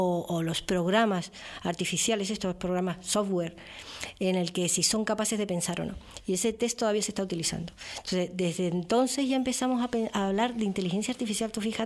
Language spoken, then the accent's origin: Spanish; Icod de los Vinos, Canary Islands, Spain; Hico de los Vinos, precioso pueblo, muy bonito. Siempre quería salir de allí